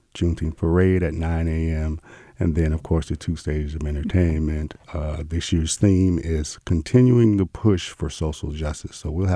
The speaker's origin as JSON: {"language": "English", "town": "Anchorage", "region": "Alaska", "country": "United States", "tie": "born or raised there", "also_born_or_lived": "Virginia", "said": "I was born in Virginia, but raised in Anchorage, Alaska."}